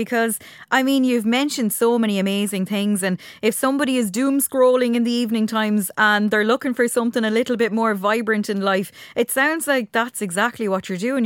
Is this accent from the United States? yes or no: no; Portumna, Connacht, Ireland; I lived there for years and years. I'm originally from Portumna and I'm back there now.